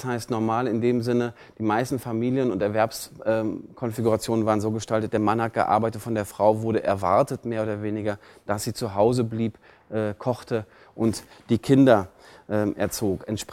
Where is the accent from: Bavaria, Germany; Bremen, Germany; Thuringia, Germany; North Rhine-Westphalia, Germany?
North Rhine-Westphalia, Germany; Ich bin in der Nähe von Bochum aufgewachsen und habe mal in Trier gearbeitet.